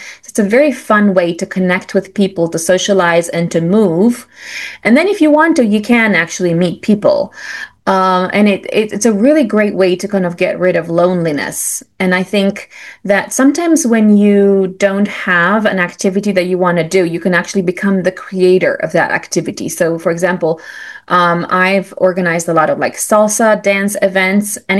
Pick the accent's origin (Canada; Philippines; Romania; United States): Romania; now in London, United Kingdom; When I came to London from Romania 20 something years ago, I was really lonely.